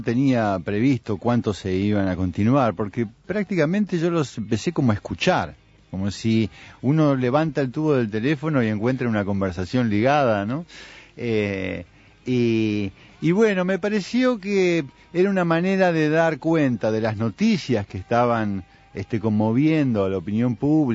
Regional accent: Olivos, Buenos Aires Province, Argentina; hace poco estuve en Buenos Aires, yo soy del barrio de Olivos

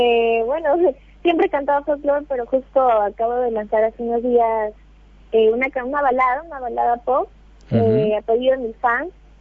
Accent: Lima, Peru

